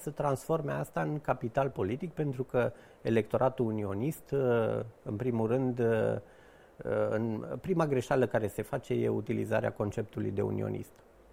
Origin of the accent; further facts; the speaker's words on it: Romania; pentru că sunt român, am fost educat în România, am trăit în România, am părinți, toate rudele mele în mare parte sunt în România